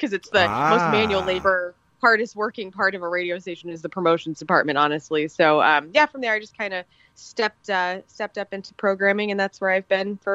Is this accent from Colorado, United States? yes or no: no; Carbondale, Illinois, United States; also born or lived in St. Louis; I'm an Illinois girl. So I grew up in near Carbondale, and then I moved to St. Louis when my mom got remarried whenever I was like 13.